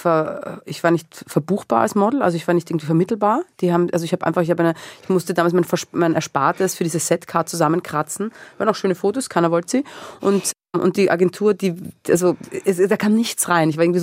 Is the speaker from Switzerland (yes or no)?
no; Breitenfurt, Lower Austria, Austria; Ich komme aus Breitenfurt und ich musste nach Wien reinfahren.